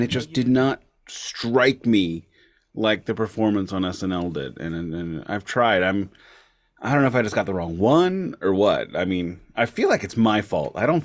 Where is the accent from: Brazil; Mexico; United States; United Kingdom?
Mexico; accent: Mexican; Just because my accent is Spanish and my dialect is Mexican and I sound like a damn weirdo when I go down there doesn't make me a colonizer.